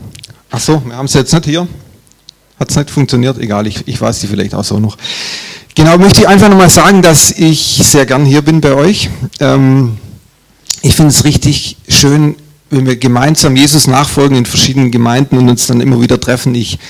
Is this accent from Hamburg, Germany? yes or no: no; Urbach, Baden-Württemberg, Germany; also born or lived in Stuttgart; now in Backnang, Germany; Stuttgarter bin ich nicht oder nicht mehr. Ich bin in Urbach aufgewachsen, im Remstal, falls das jemand kennt, und habe dann in Stuttgart gewohnt, in Cannstatt und in Zuffenhausen, jetzt wohnen wir in Backnang, genau. Ja, ich bin 52